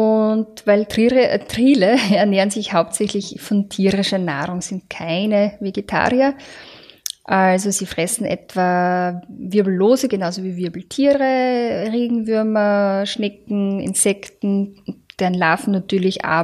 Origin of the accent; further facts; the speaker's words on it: Austria; Die Beweidung gibt es bei uns in Österreich primär im alpinen oder im westösterreichischen Raum.